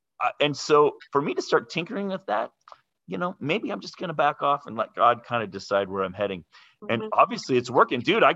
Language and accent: English; California, United States; And I grew up in Northern California.